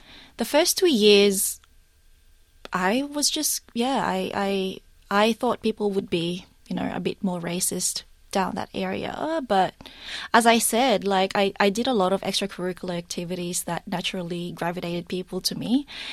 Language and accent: English; Australia; Growing up in Australia as a Filipino, it was a bit hard to navigate the values.